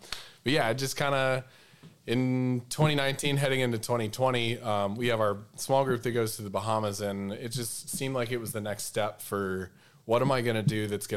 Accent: Southeast, United States; I don't really get to spend a lot of time there just because I grew up in the Southeast.

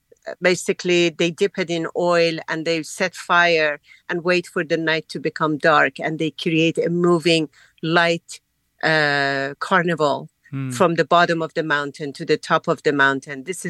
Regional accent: Isfahan, Iran; English is a second language; I grew up in Isfahan

